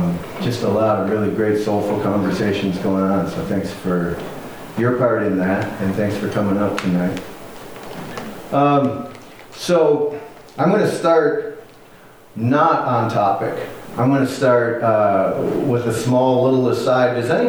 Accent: Minnesota, United States; I'm from Minnesota.

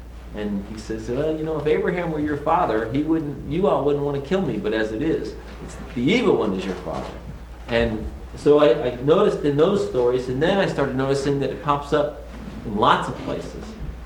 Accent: the South, United States; You'll have to forgive me. I'm from the South, and I'm just now starting to warm up a little bit

